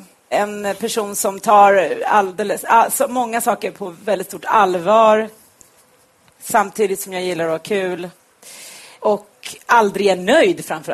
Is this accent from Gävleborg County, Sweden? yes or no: yes; Ockelbo, Gävleborg County, Sweden; när jag var liten i Ockelbo.